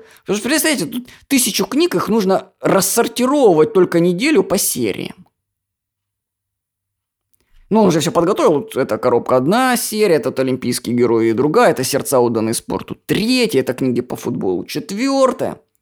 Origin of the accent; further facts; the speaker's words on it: Krasnodar, Krasnodar Krai, Russia; мы из Краснодара, это 4 часа дороги.